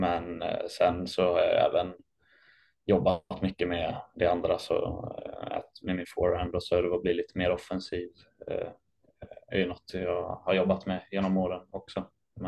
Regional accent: Sweden; serveträning på college, skulle jag säga är den stora skillnaden jämfört med hemma i Sverige.

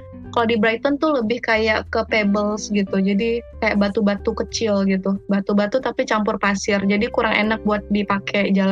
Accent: Jakarta, Indonesia; moved away; ya mungkin karena aku dari Jakarta ya, jadi agak-agak kaget juga sama kehidupan di sini karena memang agak beda sih.

